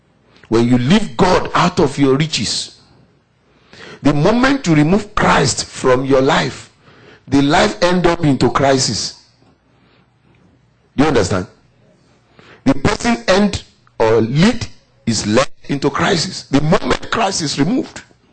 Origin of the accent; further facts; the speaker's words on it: Nigeria; now in Minnesota, United States; No, I came from Nigeria. I don't know winter. We have never seen snow. But when I came to Minnesota, I saw snow all over.